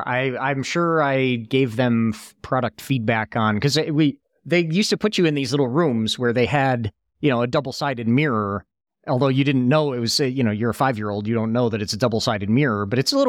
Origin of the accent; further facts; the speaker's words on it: New York, United States; because they're in my hometown, outside of Buffalo